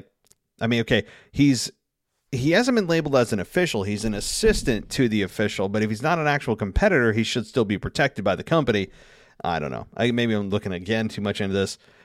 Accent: Albany, New York, United States; And again, guys, this is my hometown.

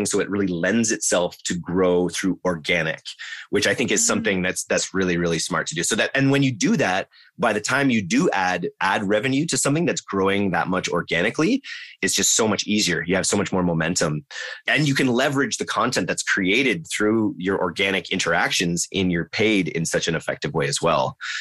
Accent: Canada; I didn't know about them as a Canadian.

